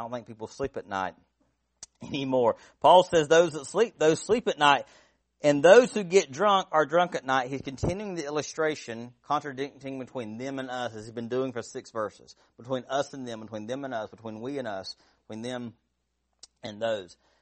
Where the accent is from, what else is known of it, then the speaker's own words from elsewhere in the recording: Georgia, United States; Pardon the English. I'm from South Georgia.